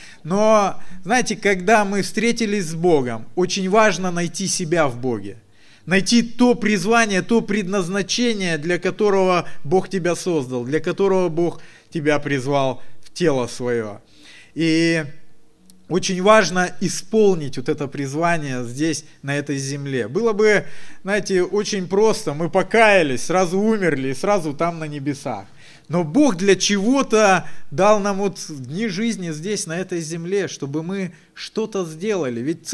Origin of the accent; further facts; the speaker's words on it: Angarsk, Irkutsk Oblast, Russia; Сам я родом из Ангарска, как и моя супруга.